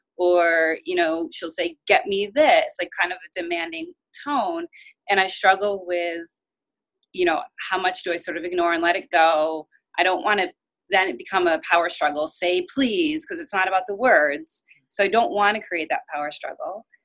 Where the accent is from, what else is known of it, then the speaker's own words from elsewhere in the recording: New York, United States; I'm from New York.